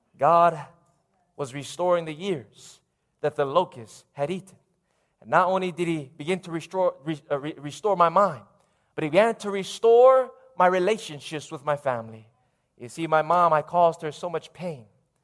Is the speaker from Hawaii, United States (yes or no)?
yes; Lahaina, Hawaii, United States; also born or lived in Fiji; born in Fiji, raised here in Maui, growing up in Lahaina